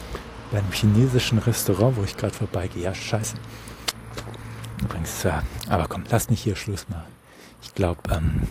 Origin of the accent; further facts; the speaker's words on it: Germany; diese Dinge im Ausland, die gehen mich nichts an, ich bin Deutscher